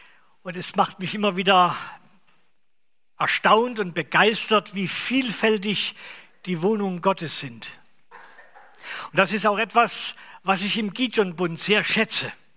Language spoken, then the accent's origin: German; Braunfels, Hesse, Germany; Ich komme aus Braunfels, also in der Nähe von Wetzlar.